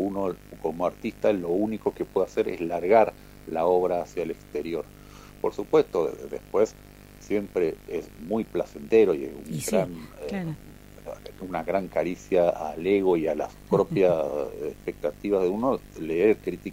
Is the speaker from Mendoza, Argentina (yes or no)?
yes; Mendoza, Argentina; Somos todos acá de Mendoza, naturalizados de Mendoza, ¿no?